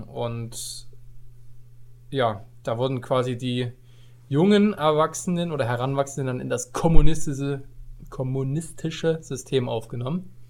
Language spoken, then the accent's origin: German; Leipzig, Saxony, Germany; Ich habe mich auch neulich mal in Leipzig in meiner Heimat mit auch 4 Freunden, glaube ich, klassisch zum Pokern getroffen.